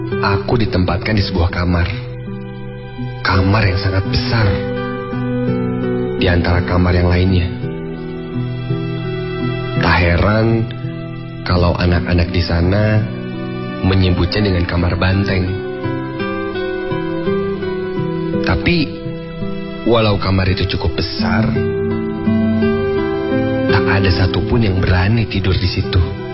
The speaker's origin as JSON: {"language": "Indonesian", "town": "Makassar", "region": "South Sulawesi", "country": "Indonesia", "said": "dan aku berasal dari Makassar. Sekarang di Bandung, aku tinggal di asrama khusus mahasiswa Makassar"}